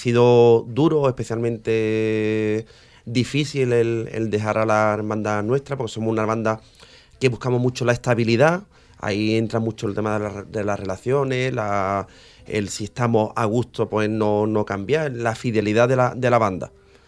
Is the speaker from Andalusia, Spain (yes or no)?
yes; Sanlúcar de Barrameda, Andalusia, Spain; yo soy de Sanlúcar